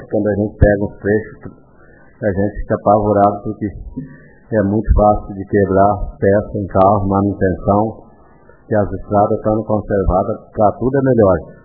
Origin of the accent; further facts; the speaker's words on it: Cerro dos Abreu, Brazil; eu sou lá do Cerro dos Abreu, não peço melhoria nas estradas só em Cerro dos Abreu